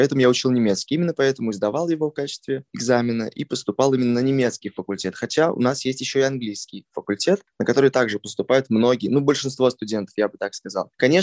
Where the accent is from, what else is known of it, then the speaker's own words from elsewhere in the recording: Saratov Oblast, Russia; я из области, из Саратовской области, и единственным разумным решением и удобным для меня переехать было в Саратов, а не в какой-то другой город, потому что очень близко к моему дому.